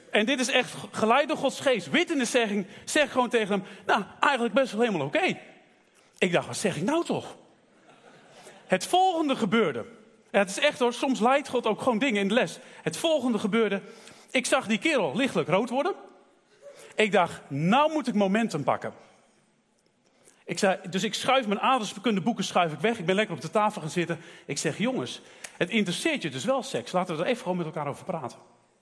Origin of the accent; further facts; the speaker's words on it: Werkendam, North Brabant, Netherlands; Ik kom uit Werkendam. Net nog Noord-Brabant.